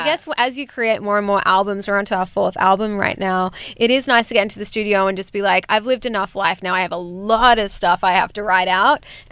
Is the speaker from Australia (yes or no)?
yes; Brisbane, Queensland, Australia; We're from Brisbane, Queensland.